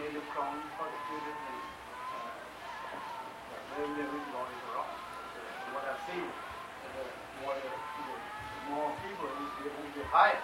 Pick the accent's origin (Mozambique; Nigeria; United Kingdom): United Kingdom; England; because I'm English and I'm white